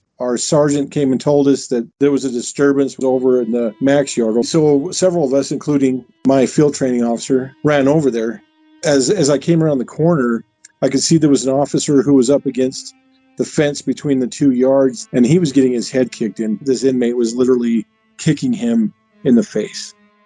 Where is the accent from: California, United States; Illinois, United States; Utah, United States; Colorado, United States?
Utah, United States; I was born and raised in Utah, and from a very young age, I wanted to get involved in law enforcement